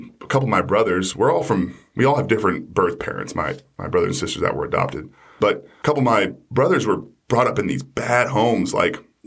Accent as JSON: {"language": "English", "town": "Plainview", "region": "Texas", "country": "United States", "tie": "born or raised there", "also_born_or_lived": "Dallas", "said": "little town called Plainview, Texas, that's where I was raised. But that's not where I was born. I was born actually in Dallas, Texas"}